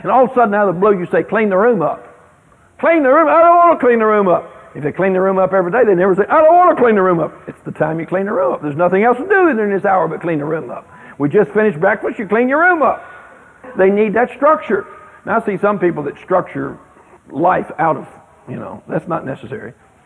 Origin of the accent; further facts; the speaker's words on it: Midwest, United States; I'm from the Midwest. My heritage is from Sweden, and we eat cheese.